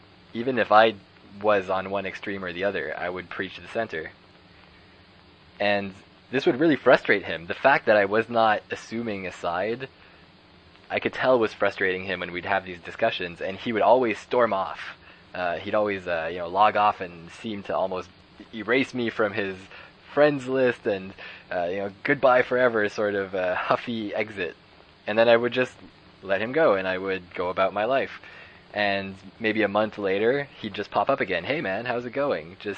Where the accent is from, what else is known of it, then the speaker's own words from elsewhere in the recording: Canada; maybe as a Canadian boy